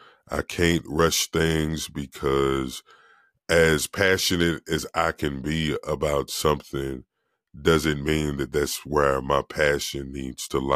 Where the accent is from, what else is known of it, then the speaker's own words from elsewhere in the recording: Virginia, United States; Now, I grew up in Virginia. That's where it all started.